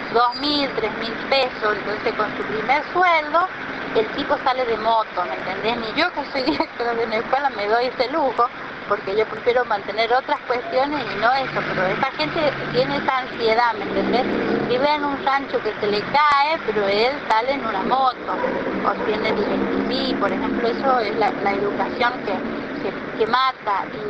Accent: Chachal, San Juan, Argentina; soy de Chachal, de la provincia de San Juan

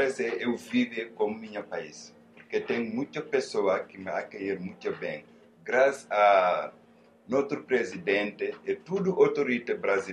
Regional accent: Senegal; born there; Portuguese is a second language; Eu nasci na cidade chamada Ambur, no Senegal.

